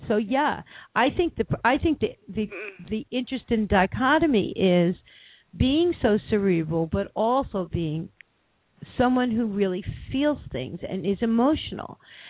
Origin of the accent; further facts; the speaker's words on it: New York, United States; I am a New Yorker, in case anyone didn't notice.